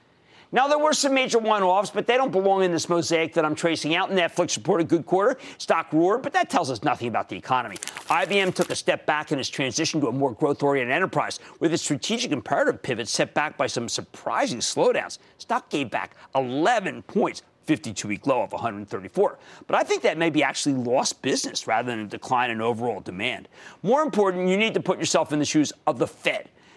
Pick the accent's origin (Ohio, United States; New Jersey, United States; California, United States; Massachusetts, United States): New Jersey, United States; I'm going to John in my home state of New Jersey.